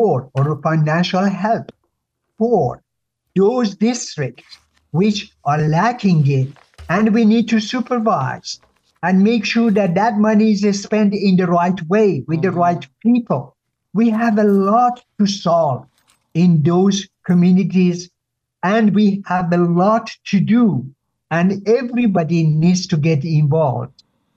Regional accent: Iran; moved away as an adult; now in United States; I grew up in Iran. Okay, I'm 77 years old. I've been in this country since 1975.

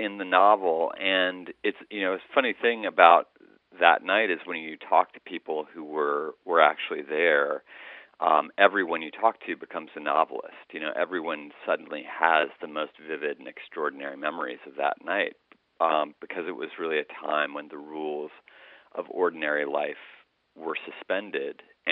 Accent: New York City, New York, United States; And I guess my apprehension as a New Yorker is that somehow, you know, we are all connected.

